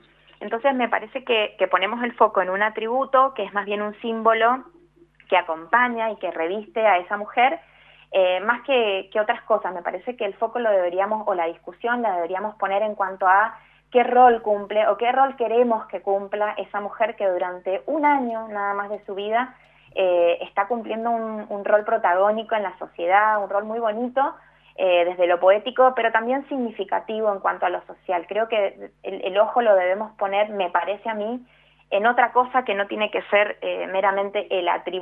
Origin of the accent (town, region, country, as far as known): Mendoza, Argentina